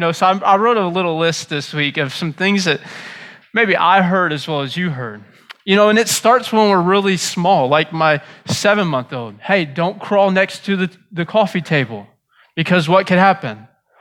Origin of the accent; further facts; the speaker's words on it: Leadwood, Missouri, United States; You don't even live in Leadwood. Like, I grew up in Leadwood.